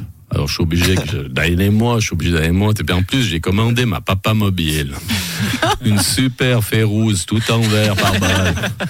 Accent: Valais, Switzerland; Tu sais, moi, je suis valaisan, on est en Valais. Canton catholique

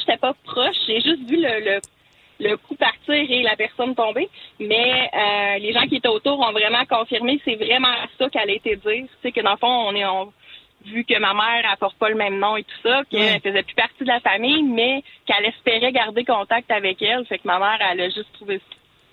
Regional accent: Quebec, Canada; Puis on vient de la Gaspésie, donc...

